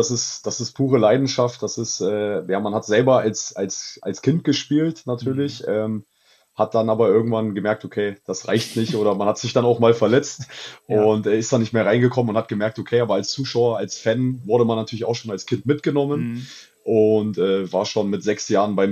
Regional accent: Kassel, Hesse, Germany; ich wohne in Kassel, bin gebürtig Kassel, habe in Baunatal gewohnt, das ist so ein kleiner Vorort, kennt man vielleicht, auch mal zweite Liga gespielt.

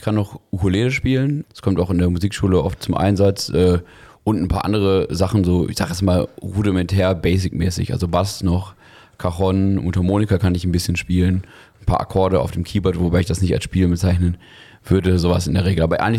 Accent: Dinslaken, North Rhine-Westphalia, Germany; Ich bin gebürtiger Dienstlakener, ja.

